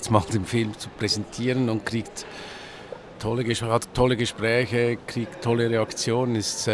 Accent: Switzerland; Also ich komme aus der Schweiz

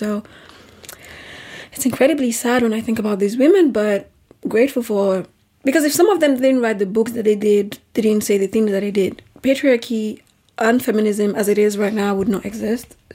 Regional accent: Nigeria; But I think that because of the way I grew up in Nigeria, I hated my body.

